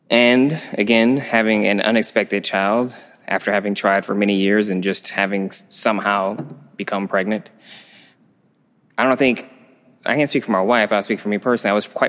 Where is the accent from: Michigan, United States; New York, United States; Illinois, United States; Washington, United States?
Michigan, United States; I'm from Michigan, so we get married really, really young at home.